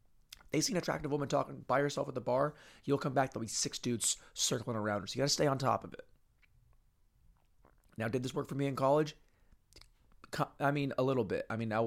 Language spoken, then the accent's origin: English; Santa Monica, California, United States; We'll tell them we're Dutch, even though we're from Santa Monica.